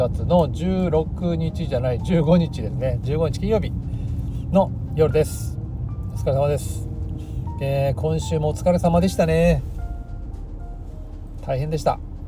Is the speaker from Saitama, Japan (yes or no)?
yes; Saitama, Japan; also born or lived in Musashino, Japan; 4歳ぐらいから埼玉県の方に父親が家買って、そうなんかね、突然銀行勤めを始めて、それで家を買ったんですよ、埼玉県新座市というところに。